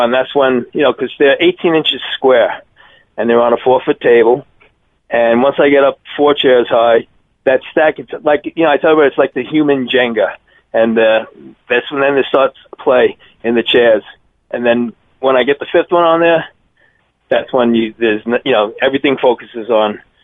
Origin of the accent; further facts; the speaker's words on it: New York, United States; Well, growing up in New York, in the old days, retirement age was 65.